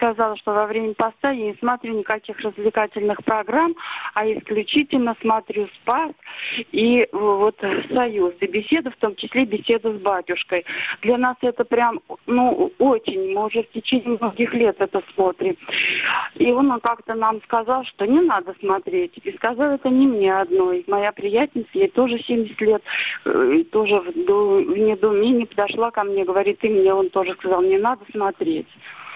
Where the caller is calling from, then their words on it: Moscow Oblast, Russia; Я звоню из Московской области. Живу я в селе. Мне 72 года. Я воцерковленная. Все время хожу в церковь.